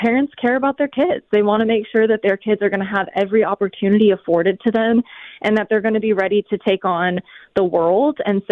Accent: California, United States; I mean, you know, you're in Arizona. I grew up in California.

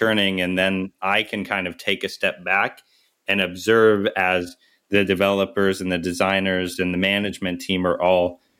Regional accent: Ohio, United States; I grew up in Ohio where there's jelly factories all throughout the state.

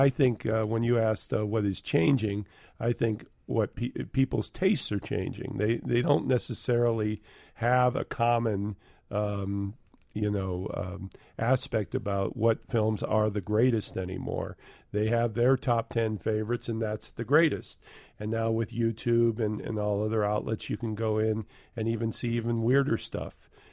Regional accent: Michigan City, Indiana, United States; And I was in the Chicago market. I grew up in Michigan City, Indiana.

